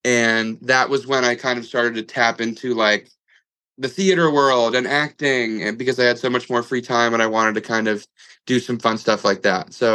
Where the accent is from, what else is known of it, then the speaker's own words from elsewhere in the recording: Princeton, New Jersey, United States; I'm taking the call from my childhood bedroom. I grew up in Princeton. I went to Princeton Day School for 13 years, kindergarten all the way through 12th grade.